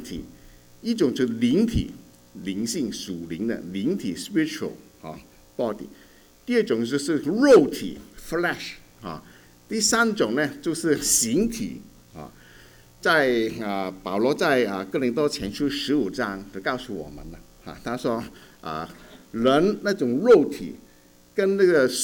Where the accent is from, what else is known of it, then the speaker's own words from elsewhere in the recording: Chaozhou, Guangdong, China; 我是潮州人